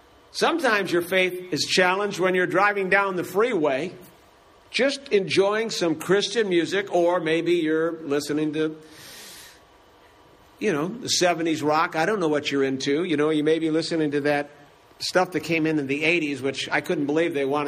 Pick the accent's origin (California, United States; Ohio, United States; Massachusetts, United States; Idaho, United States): Ohio, United States; Cleveland; I grew up in Cleveland, so the streets doesn't scare my wife.